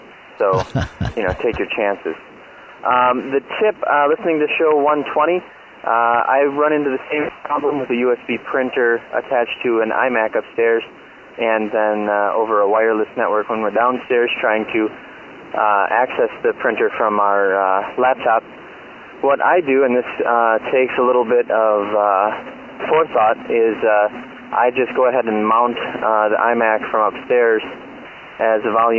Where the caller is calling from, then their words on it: Decatur, Illinois, United States; Gentlemen … from Decatur, Illinois. Long-time listener, second-time caller.